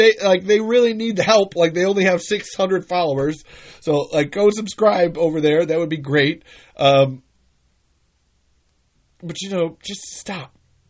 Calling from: Iowa, United States; Where am I streaming from, folks? I'm streaming from Iowa.

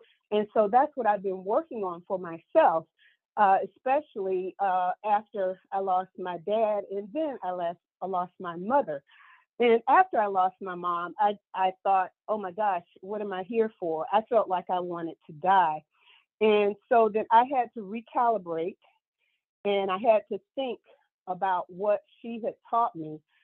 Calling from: Tallahassee, Florida, United States; And I am calling from Tallahassee, Florida.

